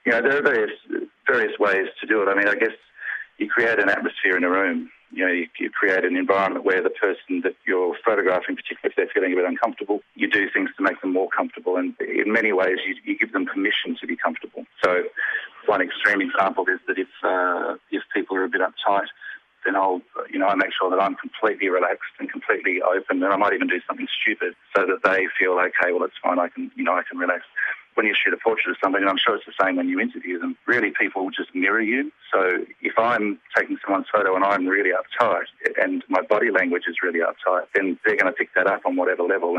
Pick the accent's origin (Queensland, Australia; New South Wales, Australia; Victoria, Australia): New South Wales, Australia; Broken Hill; I'm very passionate about Broken Hill. It's my hometown.